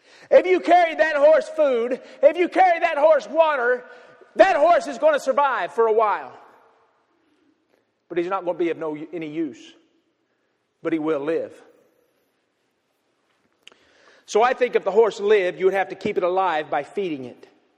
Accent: Kentucky, United States; I'm from Kentucky, and you don't even spell hawk that way there.

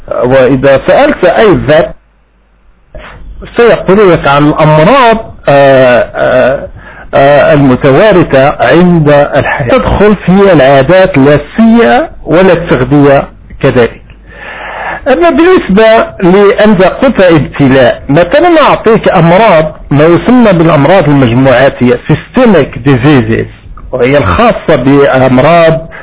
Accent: Morocco; أنا من المغرب وأعرف بأن في المغرب 3 ملايين يعاني من مرض السكري

